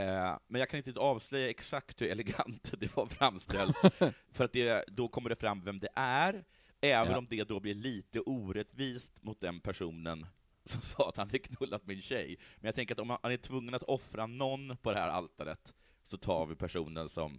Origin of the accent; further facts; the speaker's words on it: Sweden; Tänkte gå tillbaka då till hur jag är som svensk arbetskamrat.